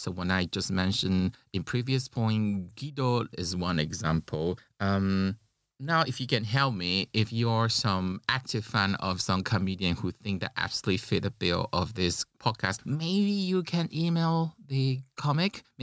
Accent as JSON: {"language": "English", "country": "Taiwan", "second_language": "English", "said": "I'm a Mandarin speaker, but I come from Taiwan. That's why it's a bit funny to describe what my mother tongue is. In terms of language fluency, my most fluent language is Mandarin. But emotionally, I would describe Taiwanese as my mother tongue."}